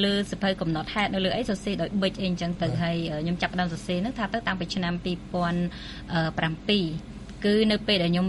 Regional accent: Krakor, Pursat, Cambodia; ខ្ញុំមានស្រុកកំណើតនៅខាងខេត្តពោធិ៍សាត់នៅភូមិក្រាំងធំឃុំអូសិនដាន់ស្រុកក្រកោខេត្តពោធិ៍សាត់ហើយឪពុកម្ដាយខ្ញុំគឺជាកសិករ

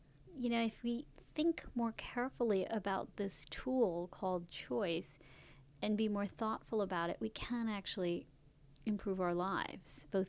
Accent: India; You know, as an Indian, when you want to do something, the first thing you ask yourself is there somebody that's going to get upset by this choice?

